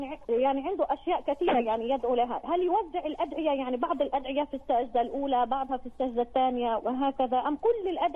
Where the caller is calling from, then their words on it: Islamabad, Islamabad Capital Territory, Pakistan; انا من اسلام اباد والله من باكستان